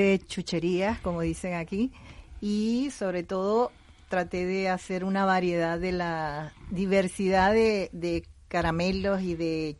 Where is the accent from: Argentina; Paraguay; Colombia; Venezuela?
Venezuela; moved away as an adult; now in Spain; ya somos inmigrantes, ¿verdad? Somos venezolanos. Y tenemos un año aquí en España. Nuestros hijos están ya radicados aquí.